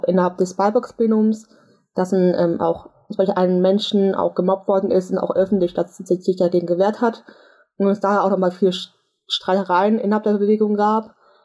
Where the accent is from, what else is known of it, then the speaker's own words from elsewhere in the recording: Rhineland, Germany; Ich komme aus dem Rheinland